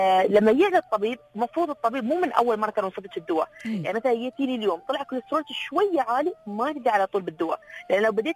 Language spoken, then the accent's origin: Arabic; United Arab Emirates; احنا في الامارات